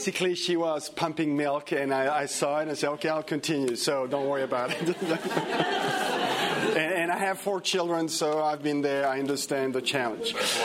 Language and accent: English; Switzerland; I'm from Switzerland, so meters for me it's better.